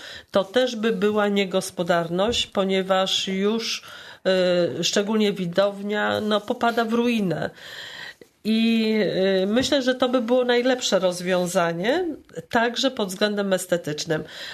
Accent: Zielona Góra, Lubusz Voivodeship, Poland; Ja jestem rodowitą zielonogórzanką. W tej okolicy mieszkałam w młodości, chodziłam do szkoły. Teraz też akurat mieszkam niedaleko amfiteatru

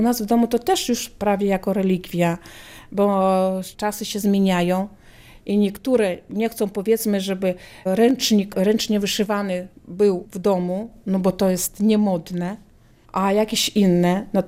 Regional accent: Lahishyn, Brest Region, Belarus; now in Pinsk, Belarus; tam, gdzie ja się urodziłam, w Łogiszynie, sama pochodzę z Łogiszyna, bo teraz mieszkam w Pińsku.

